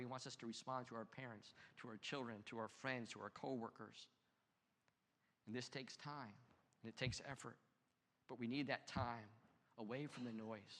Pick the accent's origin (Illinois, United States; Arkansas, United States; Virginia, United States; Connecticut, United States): Connecticut, United States; And I'm thinking, I'm from Connecticut. Connecticut's north of Philadelphia.